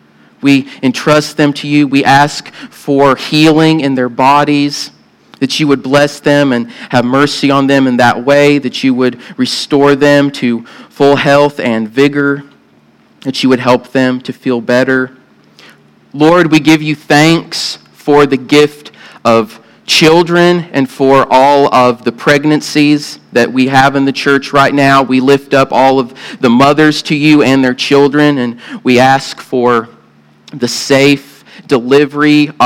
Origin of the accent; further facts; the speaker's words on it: the South, United States; accent: southern; I probably butchered with my southern accent